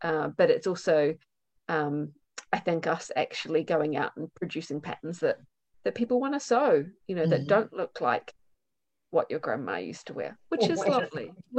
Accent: New Zealand; now in United Kingdom; I'm a New Zealander living in the UK, which is why I've got such a weird accent.

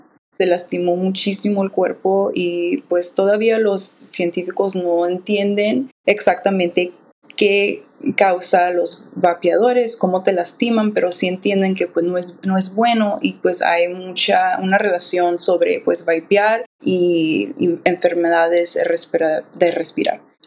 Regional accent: Indio, California, United States; also born or lived in Mexicali, Mexico; Nosotros dos somos hispanos. Yo nací en Mexicali. Aquí crecí en Indio, en el Valle de Coachella.

